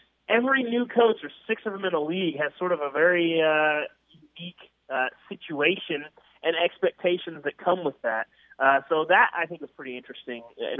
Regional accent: Arkansas, United States; I'm from Arkansas, I know the expectations there.

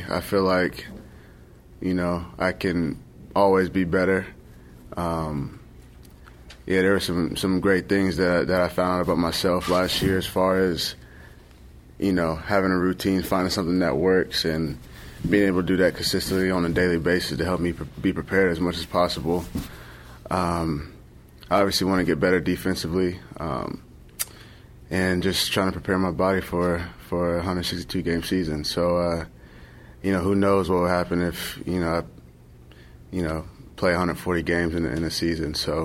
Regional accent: the South, United States; I'm from the South.

